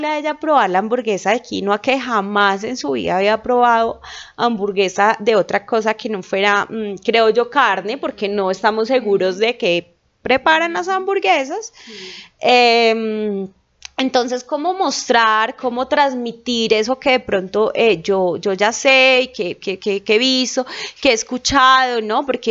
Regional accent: Tolima, Colombia; nosotros somos tolimenses, somos de origen tolimense

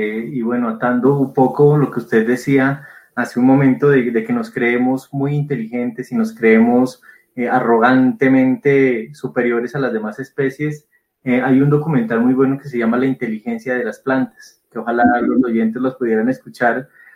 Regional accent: Nariño, Colombia; Cuando yo fui a mi pueblo a Nariño, quedan todavía algunas especies que rescatar.

